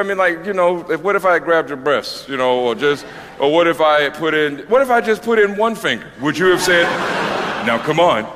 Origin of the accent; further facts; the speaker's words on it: Deep South, United States; You see, I'm from the Deep South, and they don't really like you speaking up too much